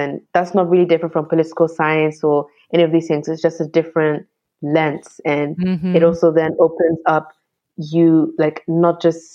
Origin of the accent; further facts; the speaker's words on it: Ghana; especially sort of like being Ghanaian. And like, if I was just understanding Ghana's art in terms of painting and sculpture, I would be missing so much.